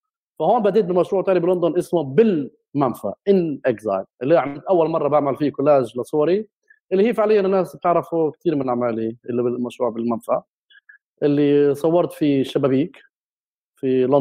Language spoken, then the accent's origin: Arabic; Jerusalem, Palestine; مع إني أنا ابن القدس، مع إني ابن البلد القديمة يا أخي، بس حسيت القدس كلها منفية